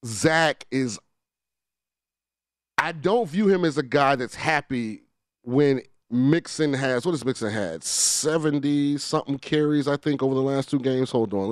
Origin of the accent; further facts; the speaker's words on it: Florida, United States; Well, I'm from Florida